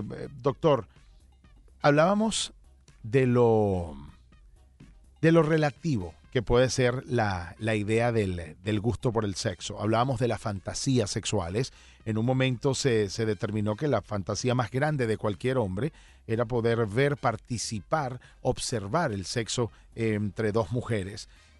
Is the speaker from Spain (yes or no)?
no; Venezuela; yo soy venezolano, soy católico